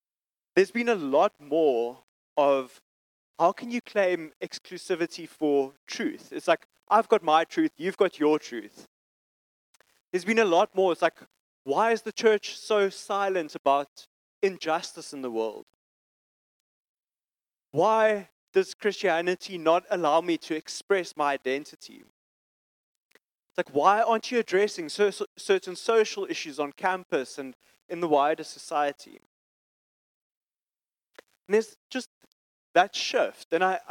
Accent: Bloemfontein, Free State, South Africa; now in Stellenbosch, South Africa; But I'm originally from Bloemfontein and then came to study here and studied some more.

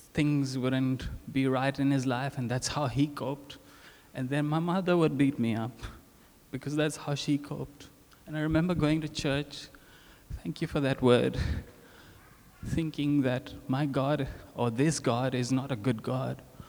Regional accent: India; moved away; that's my wife Roxanne. And if you haven't guessed it yet, I am from India. My accent will tell you that. So I grew up in India, I moved here, it's been about 8 years. And Greenpoint, Josh Jane is my home now.

